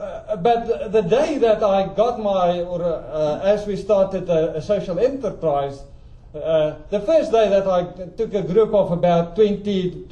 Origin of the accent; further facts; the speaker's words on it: South Africa; now in United Kingdom; As you can hear, I'm a South African. When I preach in the UK, I need to use a PowerPoint because people cannot follow my accent, even though we had been living in the UK for the past 14 years.